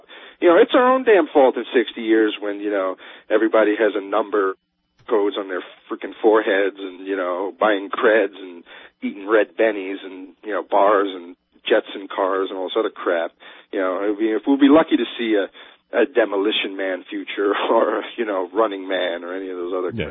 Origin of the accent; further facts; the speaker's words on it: New England, United States; because I grew up in New England